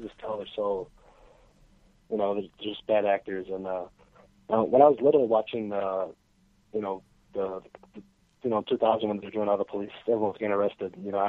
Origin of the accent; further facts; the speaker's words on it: Chicago, Illinois, United States; you know, I'm from Chicago, but if you can even, like, look at a cop, they'll tap you to the ground right away, you know?